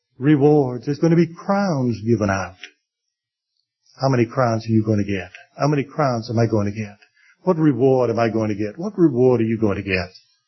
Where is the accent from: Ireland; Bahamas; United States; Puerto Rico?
Bahamas; We're ambassadors for the Bahamas wherever we go. We're not ashamed to tell people, I'm from the Bahamas, it's my home. It's a land of sunshine and sand and beautiful waters.